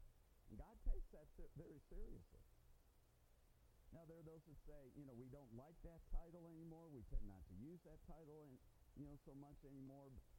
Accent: Detroit, Michigan, United States; I grew up in Detroit in the asphalt jungle.

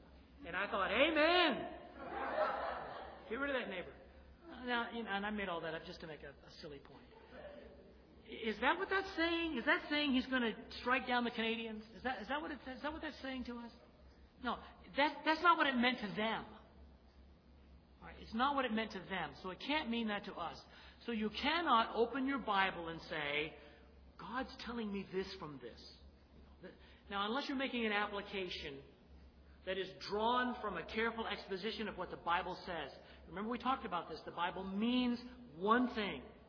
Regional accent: Illinois, United States; I'm from Illinois, so I'm a Yankee too.

